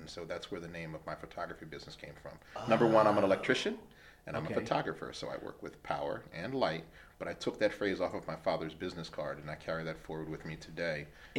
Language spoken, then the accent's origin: English; Ewing Township, New Jersey, United States; now in Trenton, United States; I was born in St. Francis Hospital in Trenton. I grew up in Ewing Township. I graduated Ewing High School. I live in Trenton now.